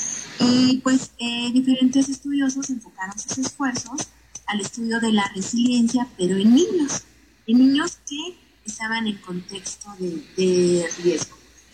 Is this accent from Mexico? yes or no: yes; Mexico; en qué nivel estamos ahorita como humanidad, como sociedad, como mexicanos, ¿no?